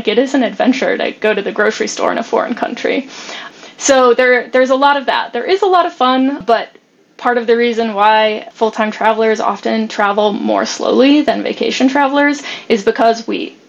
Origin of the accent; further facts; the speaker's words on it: Michigan, United States; now in Amman, Jordan; I'm from Michigan originally, but I'm currently in Amman, Jordan.